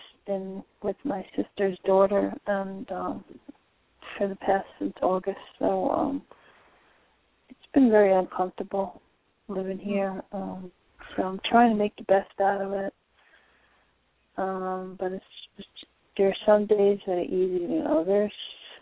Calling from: Florida, United States

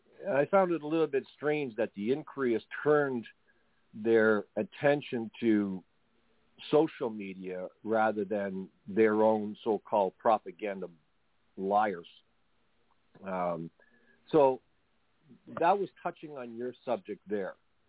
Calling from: Canada; I'm calling from Canada, by the way

